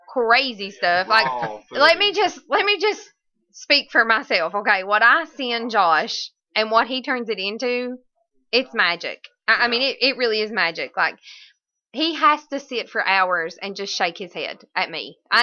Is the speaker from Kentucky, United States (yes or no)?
yes; Hazard, Kentucky, United States; Yeah, I'm originally from Hazard.